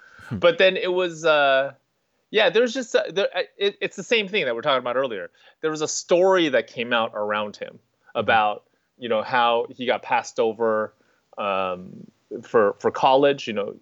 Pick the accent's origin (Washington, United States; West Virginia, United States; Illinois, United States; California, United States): California, United States; and I grew up in the Bay Area.